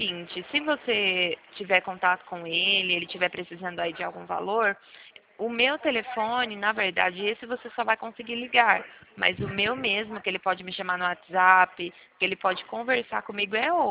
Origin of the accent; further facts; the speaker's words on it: Piracicaba, São Paulo, Brazil; Não, de Piracicaba, São Paulo.